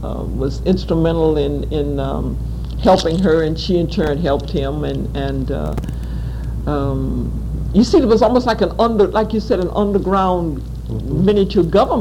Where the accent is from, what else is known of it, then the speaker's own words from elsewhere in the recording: Jacksonville, Florida, United States; born there; No, I was born in Jacksonville.